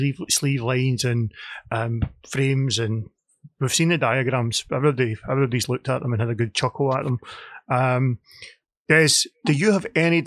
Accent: Scotland, United Kingdom; I grew up in Ayrshire.

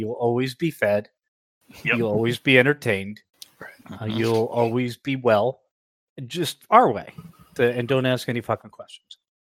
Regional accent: New Jersey, United States; Yeah, I grew up in New Jersey, so that's

